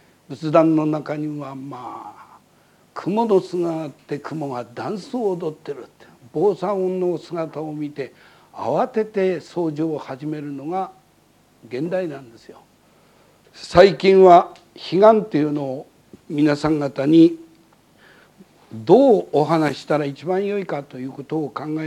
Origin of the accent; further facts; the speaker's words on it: Tokyo, Japan; そして私も江戸っ子ですから